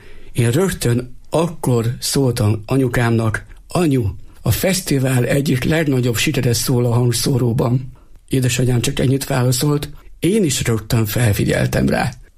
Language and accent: Hungarian; Nógrád, Hungary; Én Nógrád megyéből származom, és nálunk nincs vasúti közlekedés, hanem Aszód a legközelebbi vasútállomás